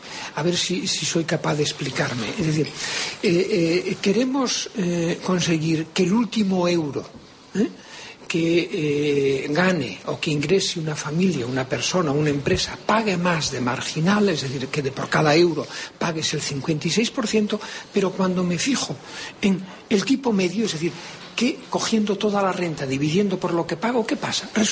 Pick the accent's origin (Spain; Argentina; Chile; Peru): Spain; Yo lo que defiendo es que, como españoles